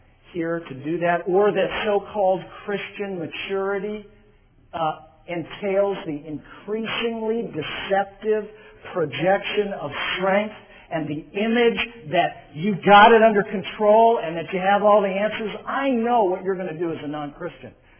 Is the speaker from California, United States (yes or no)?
yes; California, United States; also born or lived in Seattle; Now, we're both born and raised in California.